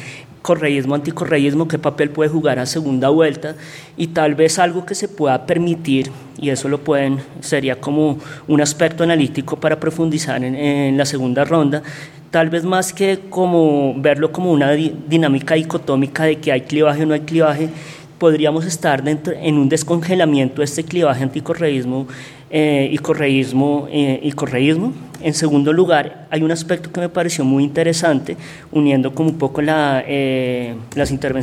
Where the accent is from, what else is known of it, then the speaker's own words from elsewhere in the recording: Colombia; como colombiano, tenemos mucha experiencia en estudiar cómo las lógicas de violencia política